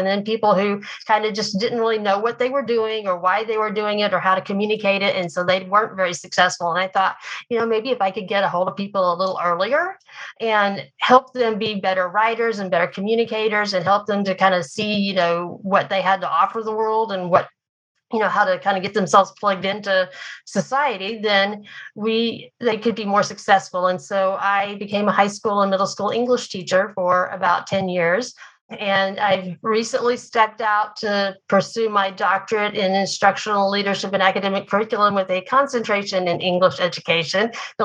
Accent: Oklahoma, United States; I grew up in Oklahoma. I live here in Oklahoma now.

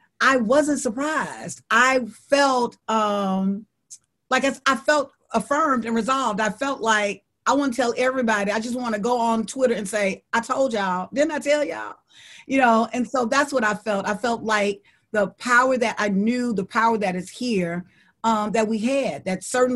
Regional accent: Alabama, United States; I'm from Alabama, right? So I can tell you a little bit about voter suppression.

